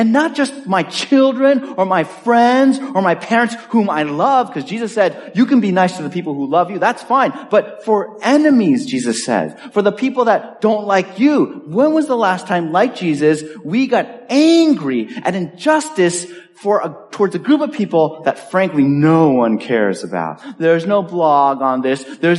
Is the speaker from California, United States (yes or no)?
yes; Los Angeles, California, United States; I grew up in Los Angeles